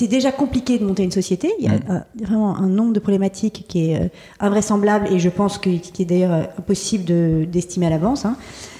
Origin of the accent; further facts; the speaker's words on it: Paris, Île-de-France, France; Je suis donc née à Paris et où j'ai grandi, entourée donc de beaucoup de bruit